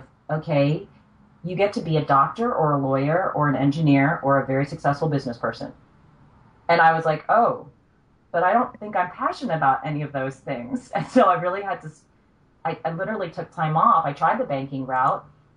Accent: Columbus, Ohio, United States; I grew up in Columbus, Ohio. home of the Buckeyes. If anybody's from Ohio, go Bucks. Midwestern girl.

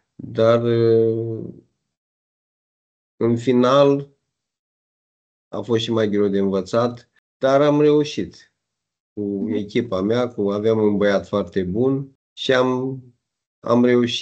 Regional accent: Piatra Neamț, Neamț County, Romania; moved away as an adult; now in Italy; sunt din Piatra Neamț, dar momentan locuiesc în Italia. Momentan, spun momentan, pentru că doresc să mă întorc în România.

